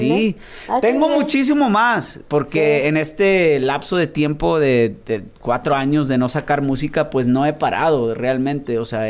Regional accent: Mission, Texas, United States; also born or lived in Washington; Yo nací en el estado de Washington, pero toda mi vida me crié ahí en el Valle de Texas, ¿no? Ah, en Mission, McAllen, uh-huh. Por esa okay. zona.

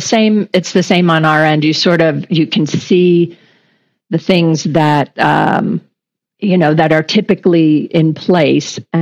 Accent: United States; See, I'm an American.

